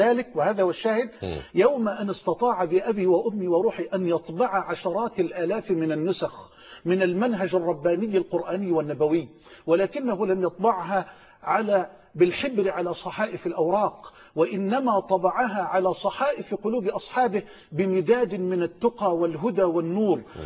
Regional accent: Egypt; مؤسساتنا في بلدنا مصر مليئة بالشرفاء، مليئة بالأطهار

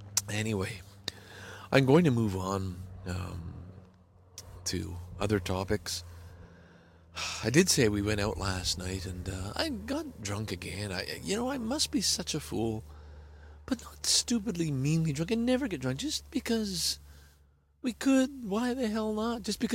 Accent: Lachine, Quebec, Canada; we had a gang in Lachine, right? Okay, that's my sort of my hometown.

